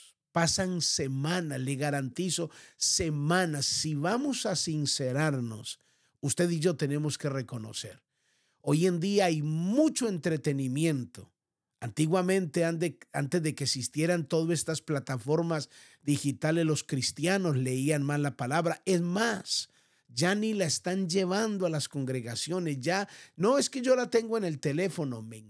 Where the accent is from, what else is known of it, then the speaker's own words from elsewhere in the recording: Colombia; que era el texto preferido de muchas familias allí en mi país, Colombia.